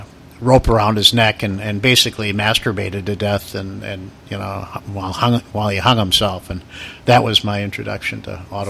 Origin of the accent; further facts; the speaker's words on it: Walworth, Wisconsin, United States; I grew up in Walworth, Wisconsin, population 1,100, where no crime took place.